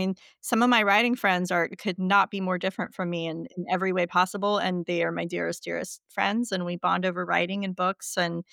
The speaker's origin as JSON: {"language": "English", "town": "Denver", "region": "Colorado", "country": "United States", "tie": "born or raised there", "said": "hey, I grew up in Denver and I'm going to go to a conference in Michigan next year."}